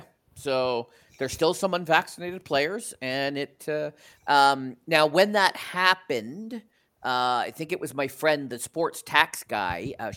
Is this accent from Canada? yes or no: yes; Toronto, Ontario, Canada; because it affects my hometown Raptors, or home country Raptors.